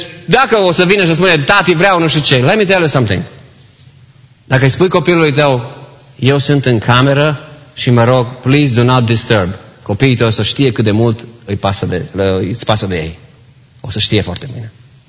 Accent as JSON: {"language": "Romanian", "country": "Romania", "tie": "born or raised there", "said": "Cei care am crescut în România"}